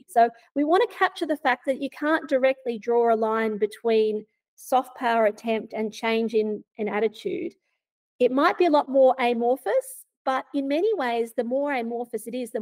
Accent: Melbourne, Victoria, Australia; I grew up in Melbourne. I am an AFL person all the way

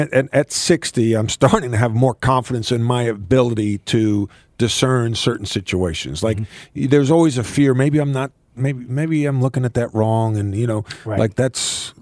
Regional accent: New York, United States; There's a thing growing up in New York, a term called suckers, right?

